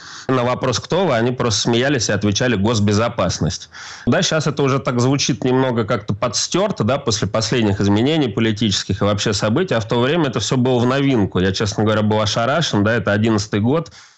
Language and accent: Russian; Moscow, Russia; я москвич, в Москве зарегистрирован.